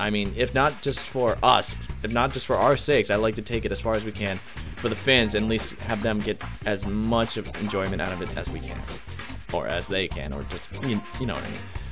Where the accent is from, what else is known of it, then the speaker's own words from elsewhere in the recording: Boston, Massachusetts, United States; I play Dimmix, Axel, and Zexion in Org Lix, and I hail from the Boston area.